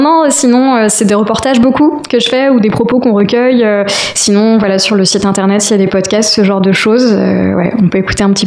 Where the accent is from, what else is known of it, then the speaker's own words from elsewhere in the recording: Pays de la Loire, France; Je suis originaire des Alpes-Mancelles